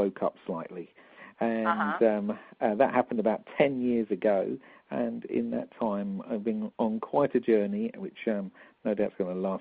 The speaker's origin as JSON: {"language": "English", "region": "London", "country": "United Kingdom", "accent": "London", "lives_now": "Birmingham, United Kingdom", "said": "obviously I'm a Londoner. You can tell from my London accent, no doubt. I'm currently living in Birmingham in the heart of England, and soon to be moving to more the spiritual heart of the UK, to Glastonbury"}